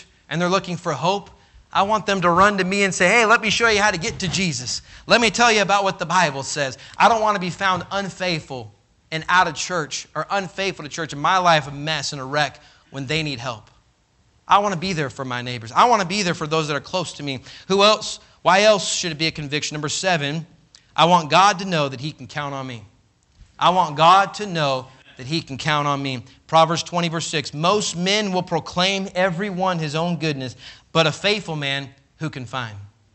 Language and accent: English; Sacramento, California, United States; I grew up in Sacramento area, California, and my dad pastored there for many, many years